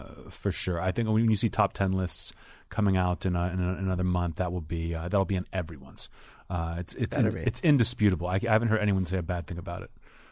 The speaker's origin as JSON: {"language": "English", "town": "Pittsburgh", "region": "Pennsylvania", "country": "United States", "tie": "born or raised there", "said": "growing up in Pittsburgh where they filmed that show, like you would see him."}